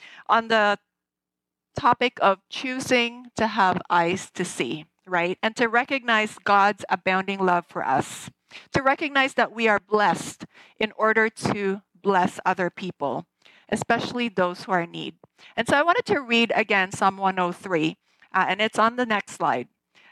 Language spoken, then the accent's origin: English; Cebu City, Central Visayas, Philippines; Floyd and I were both born and raised in Cebu City, Philippines.